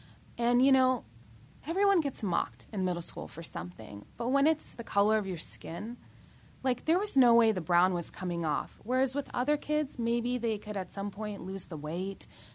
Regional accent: California, United States; I'm from California, and I lived in Silicon Valley.

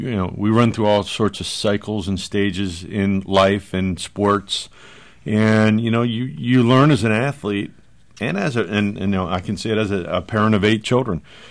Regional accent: Souderton, Pennsylvania, United States; My parents were very blue collar, you know, growing up in Souderton.

